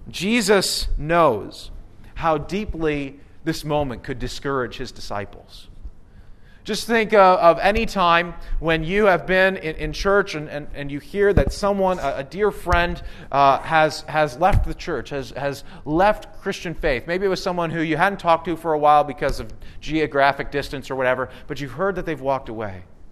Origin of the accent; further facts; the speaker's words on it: Ontario, Canada; And so I grew up in Ontario. Like, I kind of have been used to this.